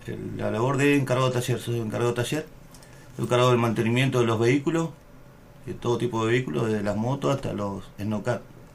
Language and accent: Spanish; Santa Fe, Argentina; Bueno, yo soy de Santa Fe. Nací el 19 de septiembre del 75.